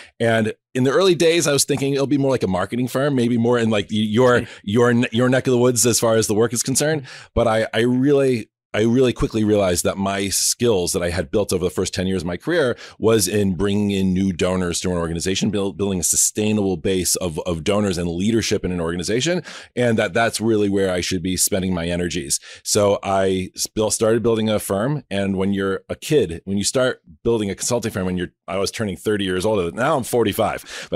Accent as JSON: {"language": "English", "town": "Providence", "region": "Rhode Island", "country": "United States", "tie": "born or raised there", "said": "I grew up in Providence, Rhode Island."}